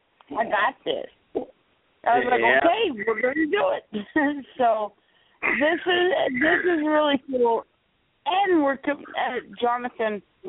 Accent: South Carolina, United States; but I was raised in South Kakalaki.

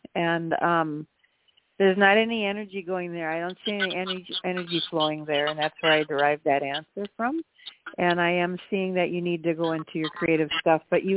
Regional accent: Milwaukee, Wisconsin, United States; I grew up in Milwaukee, Wisconsin.

